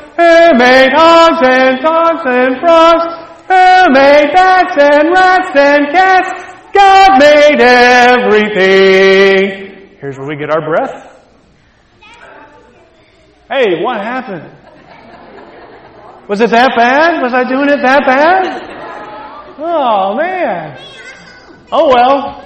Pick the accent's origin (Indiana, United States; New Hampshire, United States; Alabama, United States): Alabama, United States; I'm from Alabama, so I say y'all sometimes.